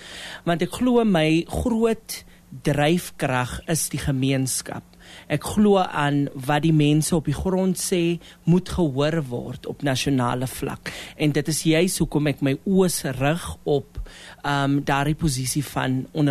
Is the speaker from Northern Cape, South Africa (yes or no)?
yes; Steinkopf, Northern Cape, South Africa; ek is oorspronklik van Steenkamp.